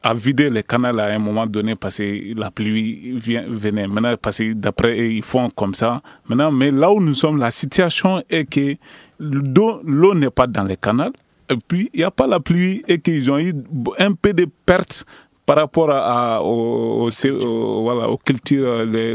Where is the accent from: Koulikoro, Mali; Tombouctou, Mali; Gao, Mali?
Koulikoro, Mali; Et puis encore, Belédougou, moi je viens de Belédougou